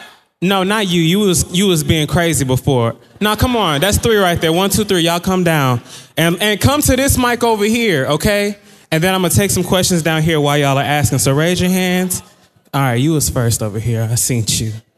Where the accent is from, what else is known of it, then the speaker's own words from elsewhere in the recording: Atlanta, Georgia, United States; But I'm still from Atlanta. I know how to do the dirty bird.